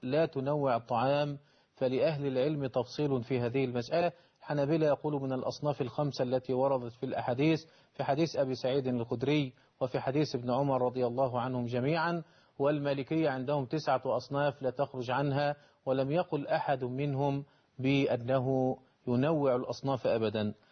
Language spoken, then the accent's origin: Arabic; Egypt